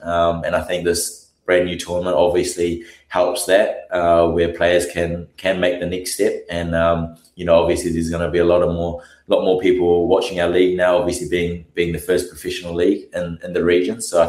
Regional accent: Christchurch, Canterbury, New Zealand; I grew up in Christchurch, so I'm a local boy

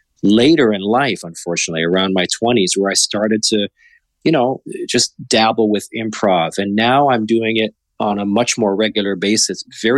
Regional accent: Champaign, Illinois, United States; Yeah, it was incredible because I grew up in Champaign, Illinois.

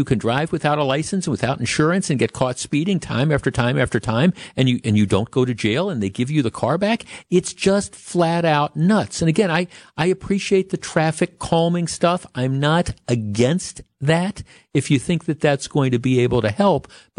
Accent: Glendale, Wisconsin, United States; I grew up in Glendale and I Silver Spring, Hampton, Capitol, these were all streets that I used to drive on a regular basis

